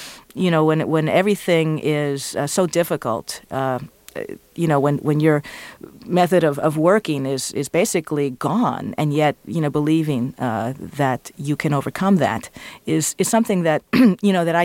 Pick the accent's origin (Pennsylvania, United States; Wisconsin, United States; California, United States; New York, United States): New York, United States; my mom was very protective because I was growing up in New York.